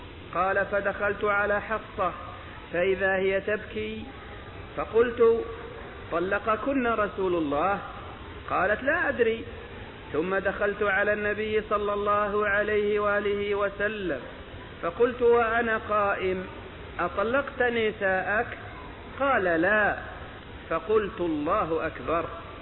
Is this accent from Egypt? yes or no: yes; Egypt; accent: Egyptian; وأظن أننا ما زلنا في لهجتنا في مصر نستخدم